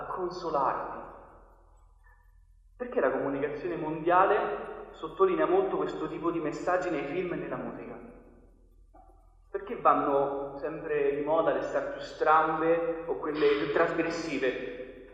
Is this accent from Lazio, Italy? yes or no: yes; Rome, Lazio, Italy; io sono di Roma